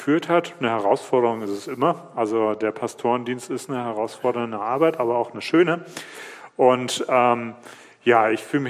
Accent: Dessau, Saxony-Anhalt, Germany; also born or lived in Darmstadt; also ich bin in Dessau und Sachsen-Anhalt zur Welt gekommen, dort auch aufgewachsen, in der Deutschen Demokratischen Republik teilweise auch.

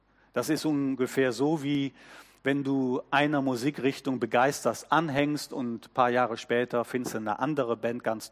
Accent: Cologne, North Rhine-Westphalia, Germany; Ich bin ja in Köln groß geworden und in Köln gab es auch Hochwasser.

